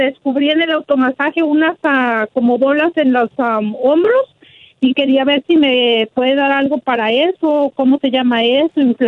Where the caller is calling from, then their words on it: Seattle, Washington, United States; de Seattle, Washington.